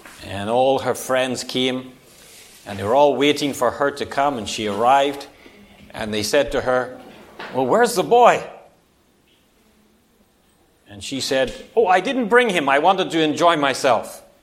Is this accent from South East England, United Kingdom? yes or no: no; Northern Ireland, United Kingdom; now in Singapore; I grew up in Northern Ireland, and we make even more of Christmas than you do here.